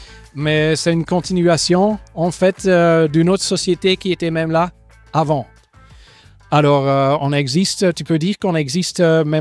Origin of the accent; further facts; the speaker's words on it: Flanders, Belgium; first language Dutch; French is a second language; Je suis flamand à la base. Alors, le néerlandais, c'est ma langue de base.